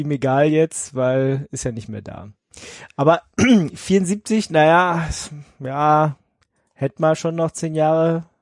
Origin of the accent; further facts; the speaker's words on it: Berlin, Germany; Ich bin eben Berliner